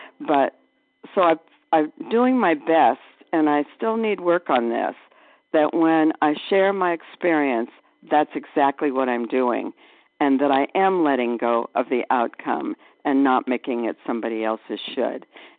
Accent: Anthem, Arizona, United States; I'm from Anthem, Arizona, outside of Phoenix.

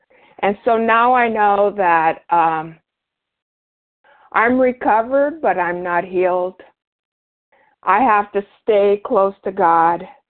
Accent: United States; I think that it's part of our culture here as an American to arrive.

